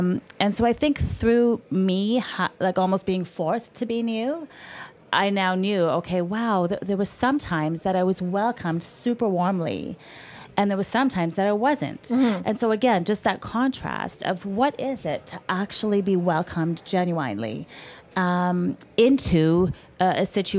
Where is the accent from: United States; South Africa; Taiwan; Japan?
South Africa; I grew up in South Africa. At that time, apartheid was still the regime.